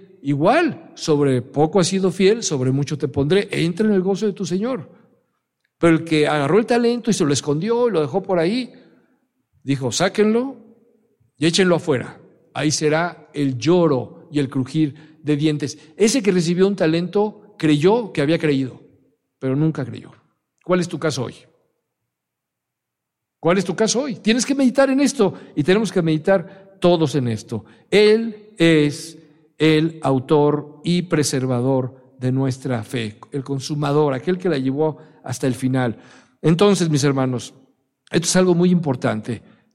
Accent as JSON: {"language": "Spanish", "town": "Alvarado", "region": "Veracruz", "country": "Mexico", "said": "Yo soy de Alvarado, Veracruz, y ahí sí hablamos. Hartas groserías"}